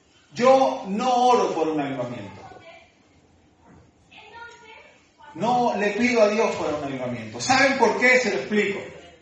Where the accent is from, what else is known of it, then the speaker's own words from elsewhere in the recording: Argentina; now in Badajoz, Spain; Como recién el pastor presentaba, soy argentino. Sí, también llevo ya 18 años en España. 12 de ellos son los que llevamos en Badajoz junto con mi esposa.